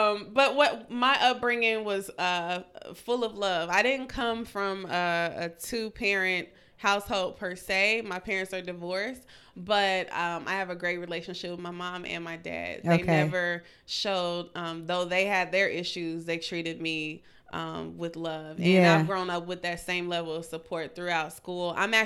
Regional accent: Missouri, United States; now in Atlanta, United States; So I'm a Midwest girl.

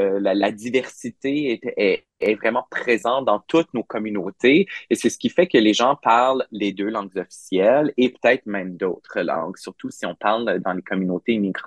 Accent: Victoria, British Columbia, Canada; also born or lived in Montreal; moi, je suis originaire de Montréal, mais j'ai déménagé à Victoria quand j'avais à l'âge de 6 ans. Donc, j'ai vraiment grandi ici à Victoria.

